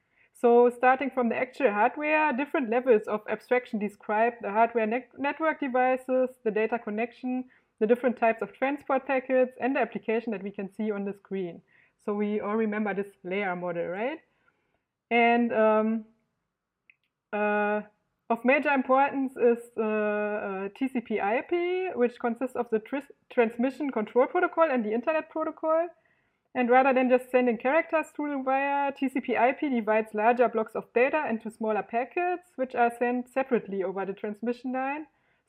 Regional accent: Berlin, Germany; from Berlin

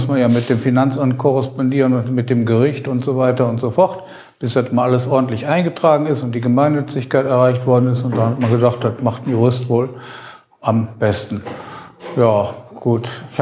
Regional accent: Düsseldorf, North Rhine-Westphalia, Germany; Ich habe tatsächlich hier an der Uni studiert in Köln als Düsseldorfer, aber war natürlich Heimschläfer.

